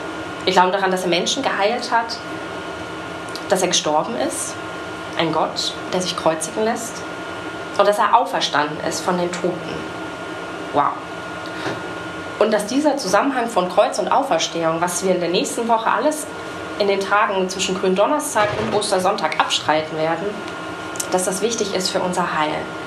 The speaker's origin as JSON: {"language": "German", "town": "Zschopau", "region": "Saxony", "country": "Germany", "tie": "born or raised there", "also_born_or_lived": "Leipzig", "said": "geboren in Leipzig und dann war es aber so, dass ich nach der 4. Klasse im Erzgebirge bei Zschopau oder in Zschopau in die Schule gegangen bin, denn meine Eltern sind aus beruflichen Gründen dahin gezogen."}